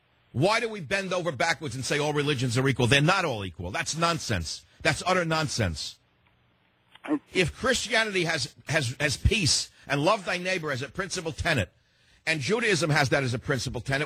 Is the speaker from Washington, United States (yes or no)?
no; Bronx, New York, United States; I mean, I can be more objective sounding like I'm from the Bronx, because I am from the Bronx originally.